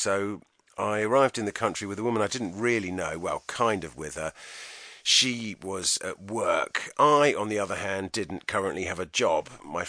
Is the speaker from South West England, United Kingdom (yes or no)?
yes; Bournemouth, South West England, United Kingdom; I grew up in Bournemouth, a tourist resort